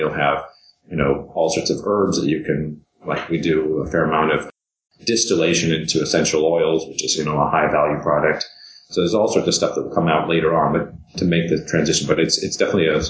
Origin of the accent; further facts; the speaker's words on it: Santa Barbara, California, United States; let's say I grew up in Santa Barbara in California, and the local native people would be the Chumash.